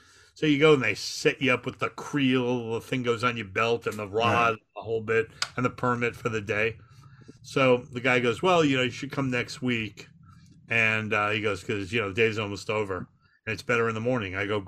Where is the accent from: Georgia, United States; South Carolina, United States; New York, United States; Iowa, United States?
New York, United States; I'm from Long Island and we have woods, but I've never seen real woods before